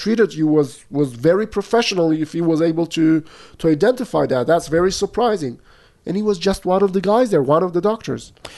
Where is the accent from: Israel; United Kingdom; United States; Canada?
Israel; English is a second language; As a kid growing up in Israel, I remember the medical care as being something, you know, really annoying.